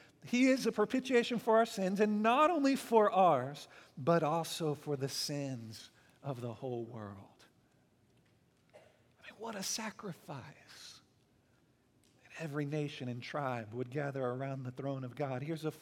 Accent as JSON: {"language": "English", "region": "Texas", "country": "United States", "said": "We're from Texas."}